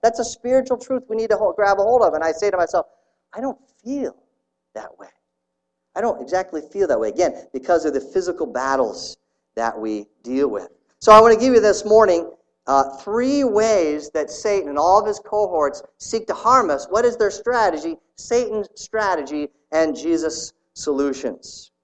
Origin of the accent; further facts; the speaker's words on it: Canton, Ohio, United States; This is run by the Canton Baptist Temple, which is essentially my hometown.